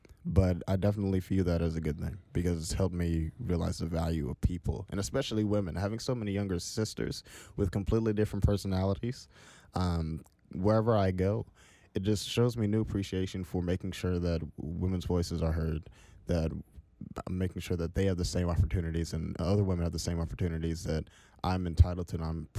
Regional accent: Seattle, Washington, United States; So I was born in Seattle. Really don't have too many bad memories of Seattle.

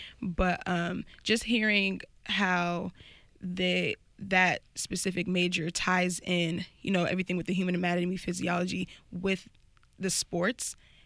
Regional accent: United States; born there; Yes, I was born in the States.

